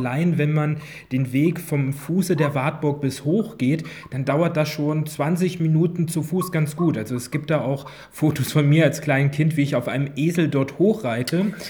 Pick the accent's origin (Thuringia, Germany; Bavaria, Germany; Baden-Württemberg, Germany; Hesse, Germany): Thuringia, Germany; Eisenach; ich komme nicht nur aus Thüringen, ich komme aus Eisenach. Also ich bin genau in der Stadt geboren, wo Elisabeth gewirkt hat.